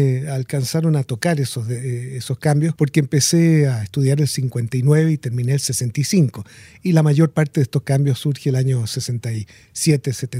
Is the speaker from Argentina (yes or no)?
no; El Salvador; born there; Nací en El Salvador, Centroamérica, el año 1939.